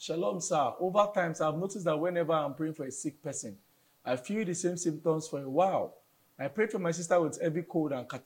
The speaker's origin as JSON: {"language": "English", "country": "Cameroon", "said": "from Cameroon."}